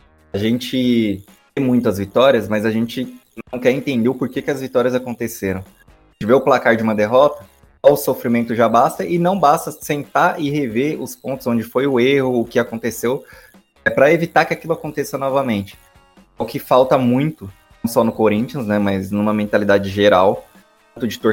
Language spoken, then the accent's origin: Portuguese; Brazil; É a nossa identidade como brasileiro é assim, ficar para cima, é ter toque de bola